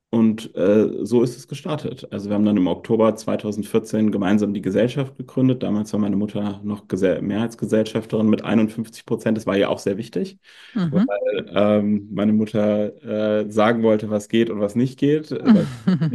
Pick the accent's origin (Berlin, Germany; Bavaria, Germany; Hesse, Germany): Hesse, Germany; Frankfurt; ich bin in Frankfurt groß geworden